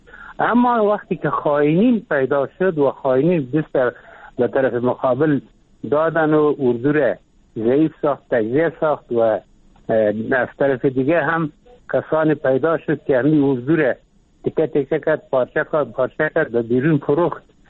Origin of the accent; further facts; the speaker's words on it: Afghanistan; ما میگیم ما افغان هستیم و غیرت داریم و همت داریم